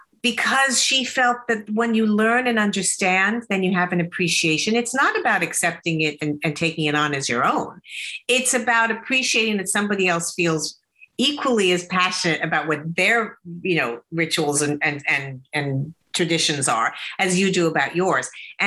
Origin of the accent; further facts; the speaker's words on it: Beverly Hills, California, United States; the world that I grew up in Beverly Hills, California, was far from reality.